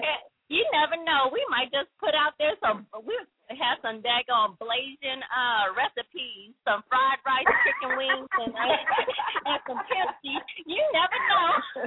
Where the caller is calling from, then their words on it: Atlanta, Georgia, United States; calling from Atlanta.